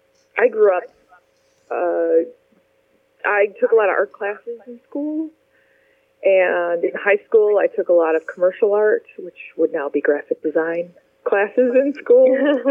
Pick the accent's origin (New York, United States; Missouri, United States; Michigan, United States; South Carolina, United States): Michigan, United States; Livonia; also born or lived in Detroit; Well, I was born in Detroit. And I grew up just outside Detroit in Livonia, Michigan, primarily.